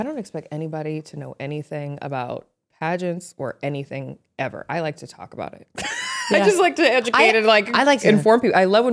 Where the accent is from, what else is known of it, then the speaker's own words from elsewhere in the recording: Potomac, Maryland, United States; Because that's where I'm from Potomac, Maryland.